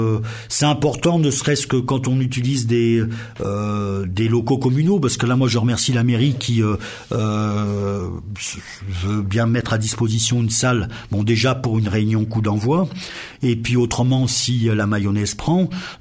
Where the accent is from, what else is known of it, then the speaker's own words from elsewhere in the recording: Pays de la Loire, France; Je suis originaire de la Sarthe, moi. Il n'y a pas très très longtemps, 6-7 ans que je suis à Saint-Nazaire en Royan.